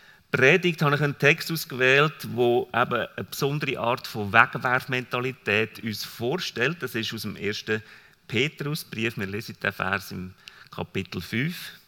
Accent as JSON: {"language": "German", "region": "Lucerne", "country": "Switzerland", "accent": "Lucerne dialect", "said": "Dann fahre ich weiter mit meinem Luzerner Dialekt."}